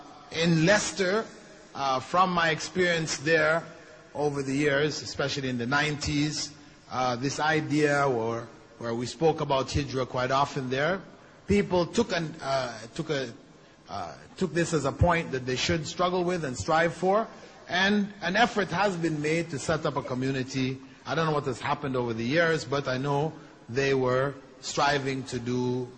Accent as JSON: {"language": "English", "country": "Canada", "said": "I'm a Canadian, I went to Medina to study, graduated from Medina."}